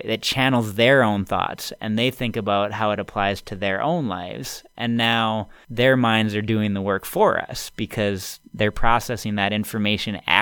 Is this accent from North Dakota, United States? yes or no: yes; Grand Forks, North Dakota, United States; moved away as an adult; So I'm from Grand Forks, North Dakota. My parents both taught at the University of North Dakota. I was born there, went to high school there, et cetera.